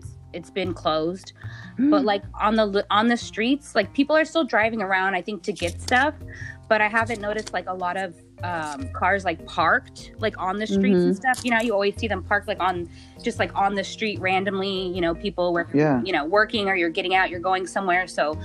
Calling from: North Las Vegas, Nevada, United States; I'm calling from North Las Vegas, Nevada.

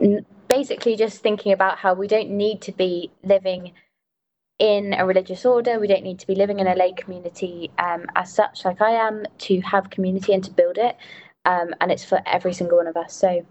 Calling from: Medjugorje, Federation of Bosnia and Herzegovina, Bosnia & Herzegovina; I currently live in the Loreto community, and I'm calling in from Medjugorje today, actually, as well.

